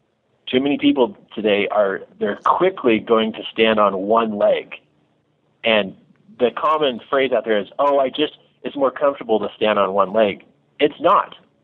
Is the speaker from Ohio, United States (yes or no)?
no; Lander, Wyoming, United States; Okay, so here I am from Lander, Wyoming, and I love the cowboy world because it's just simple phrases.